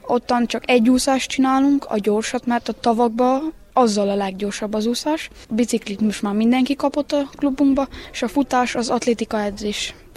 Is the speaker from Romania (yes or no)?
yes; Sfântu Gheorghe, Covasna, Romania; Kovásznál születtem, de Sepsiszentgyörgyön nevelkedtem.